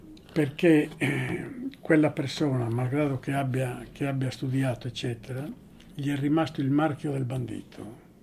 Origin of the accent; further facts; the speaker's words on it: Sardinia, Italy; io provengo dalla Sardegna e noi l'etichetta del bandito ce l'hanno appioppata già dall'Ottocento